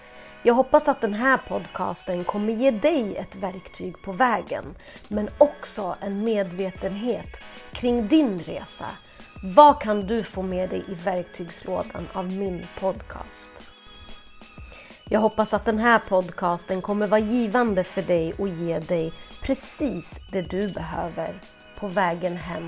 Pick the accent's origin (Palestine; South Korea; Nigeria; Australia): Palestine; Even though I am from Palestine, I want to discuss this with someone that have a higher consciousness.